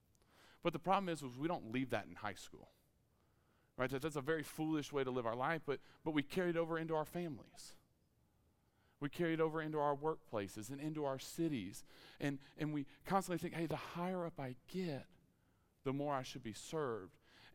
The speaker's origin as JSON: {"language": "English", "region": "Mississippi", "country": "United States", "tie": "born or raised there", "said": "And so a kid growing up in Mississippi, I was aware of Mississippi State, but I graduated from Ole Miss, and so I'm really messed up now. And I'm in Starkville, Mississippi, being a student pastor."}